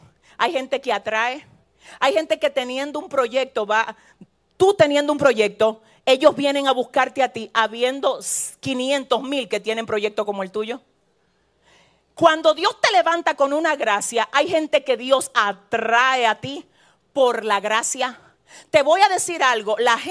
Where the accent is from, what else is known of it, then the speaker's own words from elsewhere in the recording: San Francisco de Macorís, Duarte, Dominican Republic; Yo vengo de San Francisco de Macorís.